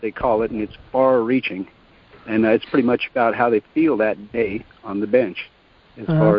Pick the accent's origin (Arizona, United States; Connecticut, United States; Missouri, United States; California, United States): Arizona, United States; I'm from Arizona.